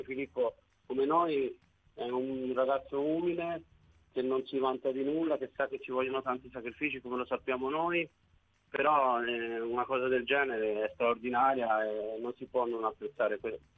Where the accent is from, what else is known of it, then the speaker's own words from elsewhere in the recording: Viareggio, Tuscany, Italy; born there; io sono anche nato a Viareggio, ma mio padre è della Sicilia